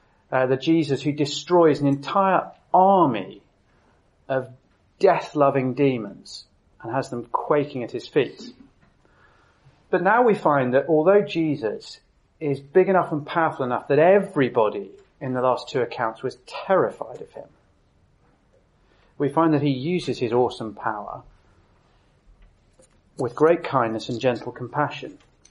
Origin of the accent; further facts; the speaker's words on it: Alberta, Canada; I grew up in Alberta. When you grow up in Canada, you have two options.